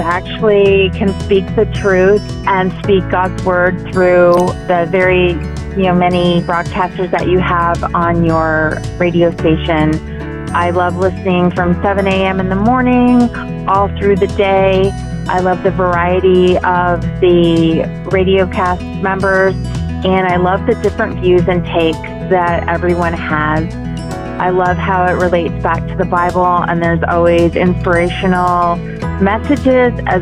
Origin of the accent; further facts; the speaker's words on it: Allen, Texas, United States; also born or lived in Indiana; I'm from Allen, Texas. I started listening to AFR several years ago when I lived in Indiana.